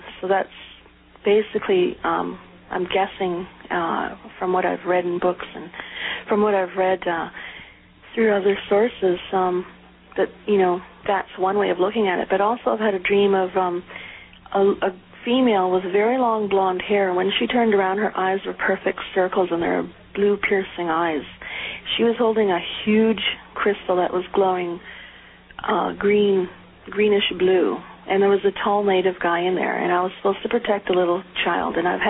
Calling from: Vancouver, British Columbia, Canada; I'm calling from Vancouver, Canada.

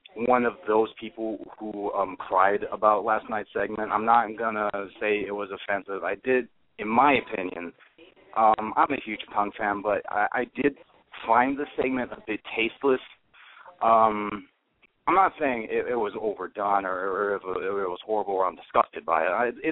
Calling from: San Antonio, Texas, United States; Oh, this is … San Antonio, Texas.

